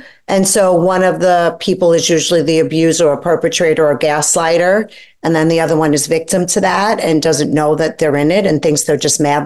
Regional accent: Brooklyn, New York, United States; And I grew up poor in Brooklyn with a single mom.

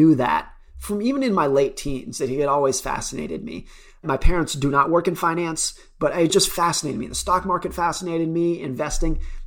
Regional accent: United States; If there's anything unique about my school years, I grew up around Lake Tahoe.

